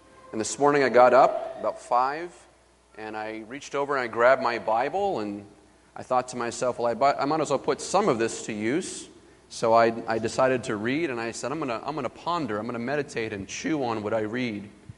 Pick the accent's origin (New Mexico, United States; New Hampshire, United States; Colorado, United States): New Hampshire, United States; Gilmanton Ironworks; born or raised there